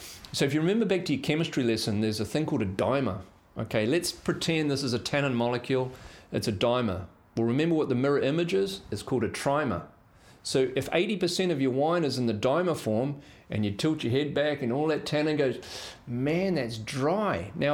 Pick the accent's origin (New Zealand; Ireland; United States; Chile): New Zealand; I'm not from South Africa, I'm from New Zealand, don't get me confused.